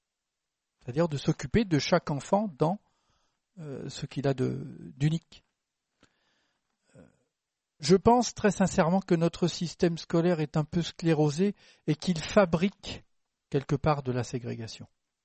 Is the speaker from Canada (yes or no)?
no; Lyon, Auvergne-Rhône-Alpes, France; Je suis lyonnais, j'habite pas très loin du parc de la Tête d'Or